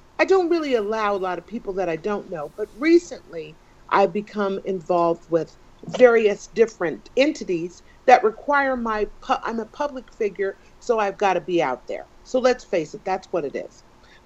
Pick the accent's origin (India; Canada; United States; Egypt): United States; San Francisco, California; I mean, it was a big I'm from San Francisco, and it was overwhelmingly amount of, you know